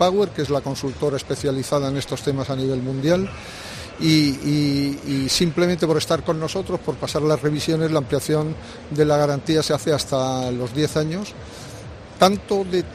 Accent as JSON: {"language": "Spanish", "country": "Spain"}